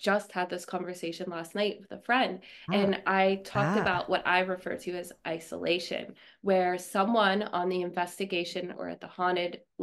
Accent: Pennsylvania, United States; I'm from Pennsylvania originally, actually.

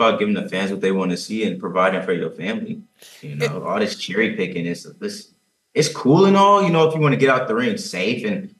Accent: Atlanta, Georgia, United States; Georgia. I grew up in Atlanta.

